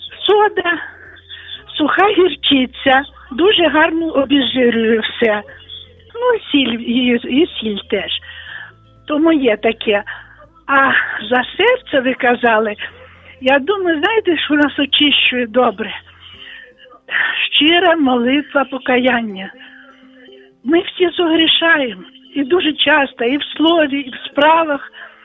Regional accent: Volyn Oblast, Ukraine; я з Волині, з Західної України.

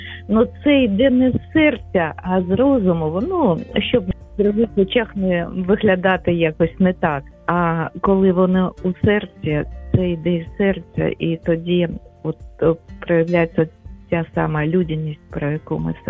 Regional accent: Kharkiv, Kharkiv Oblast, Ukraine; я з Харкова.

